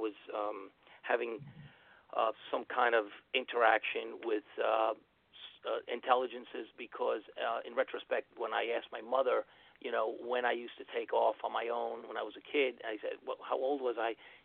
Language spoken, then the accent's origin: English; Queens, New York, United States; born there; I was born in Queens, New York, Kew Gardens.